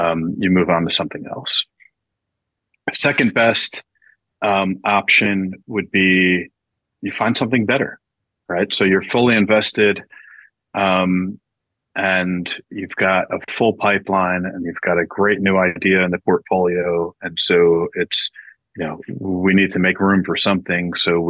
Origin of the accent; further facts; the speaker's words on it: New Jersey, United States; So I grew up in the Northeast. You know, why some Italian kid from New Jersey was a good fit for this